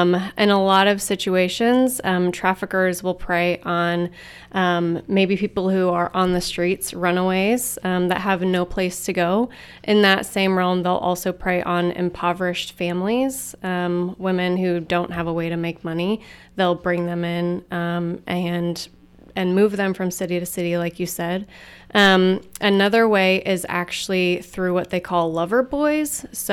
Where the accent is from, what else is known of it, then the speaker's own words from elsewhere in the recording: Noblesville, Indiana, United States; So I grew up in Noblesville, so still kind of close to home.